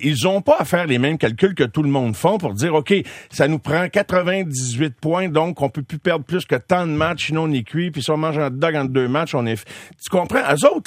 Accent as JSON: {"language": "French", "region": "Quebec", "country": "Canada", "tie": "born or raised there", "said": "Moi, j'ai grandi dans le canton de l'Est."}